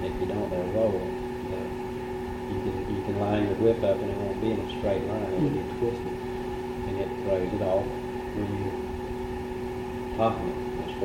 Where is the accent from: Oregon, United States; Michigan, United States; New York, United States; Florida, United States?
Florida, United States; I was born and raised in Manatee County. I was born in the old Bradenton General Hospital and raised out around Mike City in that area.